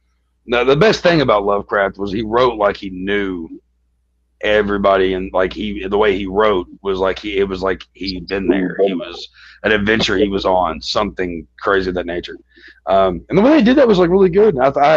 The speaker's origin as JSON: {"language": "English", "region": "Kentucky", "country": "United States", "said": "You wouldn't think I was from Kentucky, though, in a lot of ways."}